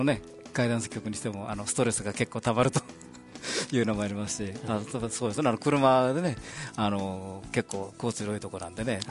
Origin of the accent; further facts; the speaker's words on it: Kansai, Japan; 私関西なんですけども